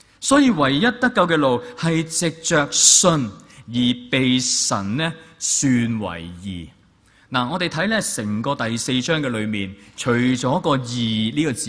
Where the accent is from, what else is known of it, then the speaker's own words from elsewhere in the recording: China; 我哋中国人咧，我哋都会用咩结拜啊、结义啊咁样样噶